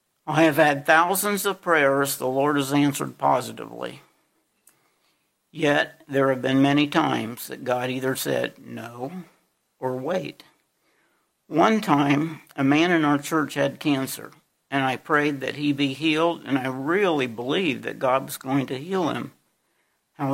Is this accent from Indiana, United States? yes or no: yes; Yorktown, Indiana, United States; I grew up in Yorktown, which is a small town near Muncie, Indiana. I was an only child, and I never learned to share with others.